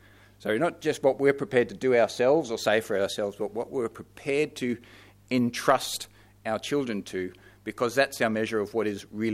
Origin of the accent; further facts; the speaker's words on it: Queensland, Australia; So our background is we come from North Queensland.